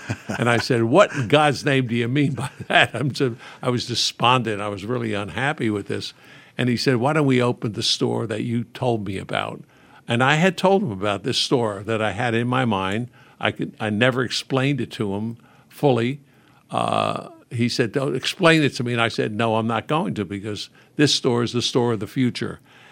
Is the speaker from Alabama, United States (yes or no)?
no; Newark, New Jersey, United States; Well, I grew up in Newark, New Jersey, which back in the 1920s, was a pretty great place. Poor. We lived in a fourth-floor tenement, but I loved the place.